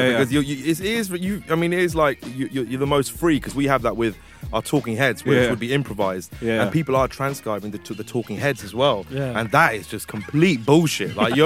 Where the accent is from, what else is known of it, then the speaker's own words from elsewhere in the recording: Hounslow, London, United Kingdom; I'm from Hounslow for real, and then I met Beats in college. I was in I went to West Thames College in West London.